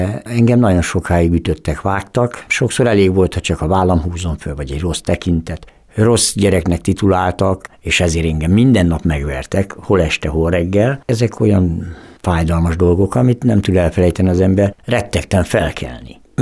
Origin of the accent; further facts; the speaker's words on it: Nyírtelek, Szabolcs-Szatmár-Bereg, Hungary; also born or lived in Balkány / Berkesz; ők elvittek Nyírtelekre. És én ott nevelődtem körülbelül 3-4 évig, és ők beadtak Balkányba egy ilyen gyermekotthonba.